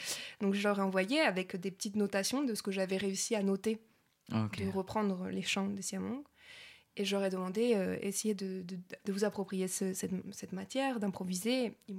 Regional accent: Montpellier, Occitanie, France; moved away as an adult; now in Toulouse, France; je suis arrivée à Toulouse, donc je suis partie de Montpellier à 18 ans, après mon bac

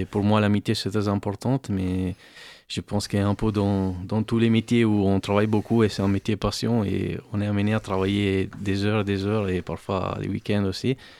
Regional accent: Italy; now in Paris, France; moi je suis italien, entre italiens, en fait, on dit « sono charrette », on ne traduit pas « charrette ».

